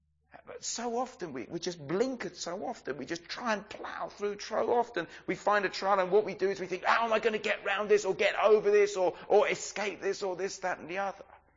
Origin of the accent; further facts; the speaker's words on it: England, United Kingdom; That would just be too much for us as English people. We're not too in tune with our emotions